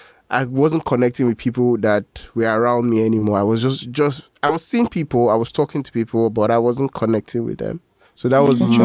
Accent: Lagos, Nigeria; I grew up in Lagos my life.

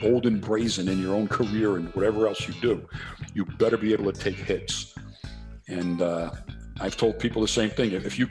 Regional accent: New Jersey, United States; accent: New Jersey; try to, change my New Jersey accent and all these things.

